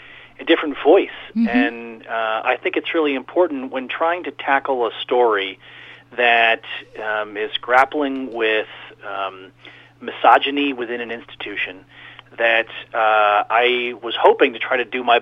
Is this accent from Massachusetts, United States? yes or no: yes; Massachusetts, United States; I grew up outside of Boston, and I lived in a blue-collar and middle-class town